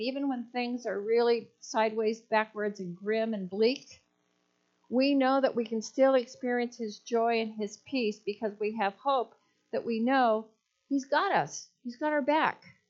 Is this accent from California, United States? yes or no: yes; California, United States; most of you know I'm from California. I used to go out there a lot to visit my mom and my sisters